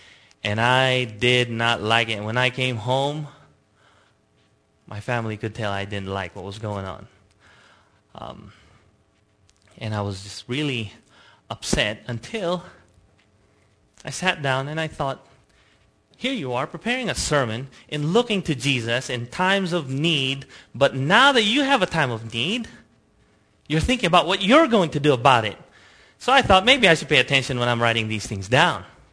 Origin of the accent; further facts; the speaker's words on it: Pasadena, California, United States; Because I grew up in Pasadena. I never knew what that meant.